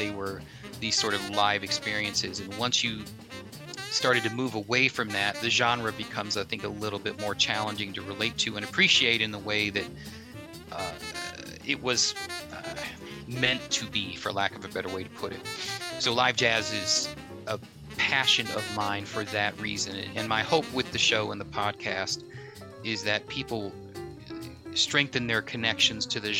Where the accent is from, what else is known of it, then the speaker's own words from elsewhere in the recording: Detroit, Michigan, United States; I grew up in Detroit, around Detroit, with WJZZ.